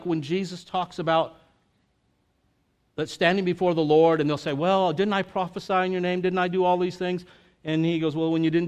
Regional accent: El Paso, Texas, United States; But I am from El Paso, Texas.

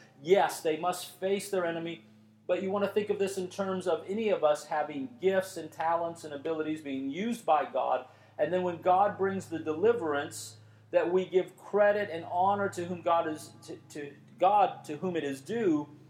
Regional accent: United States; I am an American, born and raised. I am a 21st century Western Christian with all of the ideals, concepts, philosophies that go with that.

